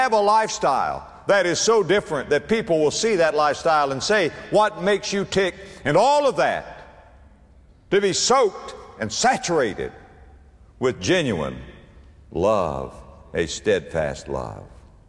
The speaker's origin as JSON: {"language": "English", "country": "United States", "said": "I'm an American."}